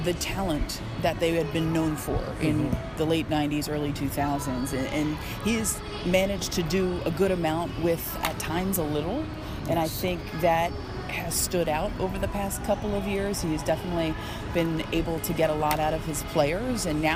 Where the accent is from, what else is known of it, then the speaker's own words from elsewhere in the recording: Philadelphia, Pennsylvania, United States; You know, growing up in the Philadelphia area, I remember speaking to Mark Zumoff